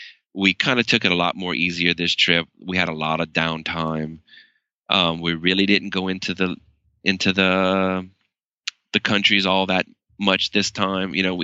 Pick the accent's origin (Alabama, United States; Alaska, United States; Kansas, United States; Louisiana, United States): Louisiana, United States; I mean, I'm from Louisiana, and, you know, our weather is Florida weather most of the time.